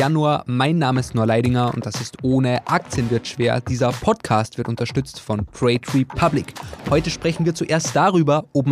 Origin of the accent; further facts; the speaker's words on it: Austria; meiner Heimat Österreich